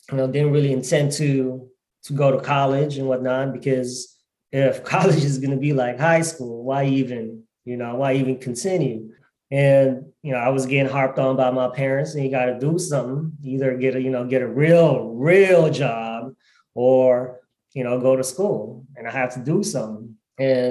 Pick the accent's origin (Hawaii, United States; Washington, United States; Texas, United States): Washington, United States; Seattle; from Seattle, Washington, Central District. My folks moved to the Central District in the 1930s from the Philippines when the Philippines was a United States territory. Now, I've just been in the CD South End for all my life.